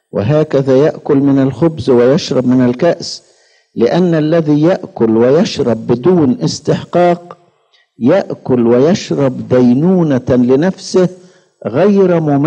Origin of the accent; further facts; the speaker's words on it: Egypt; فعلى الأقل عندنا في مصر يوجد مذبح، على الأقل